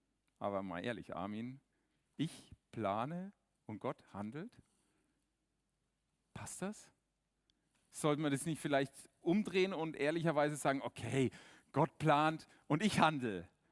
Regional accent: Germany; wir sind keine Afrikaner, wir sind auch keine Südeuropäer, wir sind Deutsche.

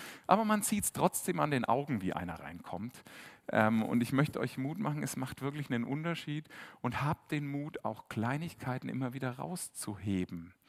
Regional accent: Bavaria, Germany; accent: Franconian; Jetzt bin ich ja Franke, hört man manchmal, also wenn die Gs und Ks nicht ganz so passen und vor allem die Ds und Ds eh alle gleich sind. Liegt daran, weil ich fränkischer im Ursprung bin.

